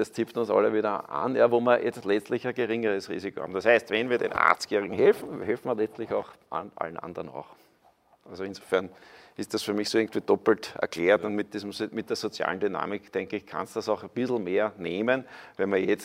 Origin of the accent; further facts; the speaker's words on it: Austria; wir sind ja Österreicher